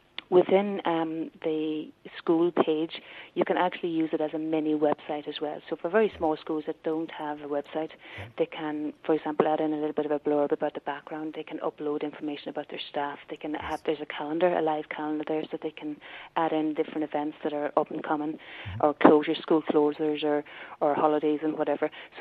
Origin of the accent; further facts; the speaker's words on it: Tipperary, Ireland; I'm originally from Tipperary, so I'm very keen to see this used in the south of Ireland.